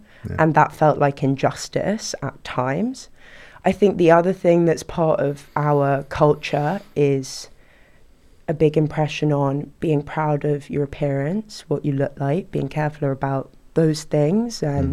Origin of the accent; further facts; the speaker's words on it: London, United Kingdom; So I've grown up in London, Northwest London.